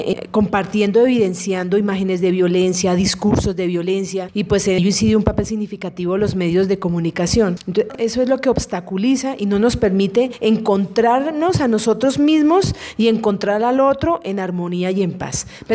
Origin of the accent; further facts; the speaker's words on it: Colombia; como seres humanos, como colombianos, como ciudadanos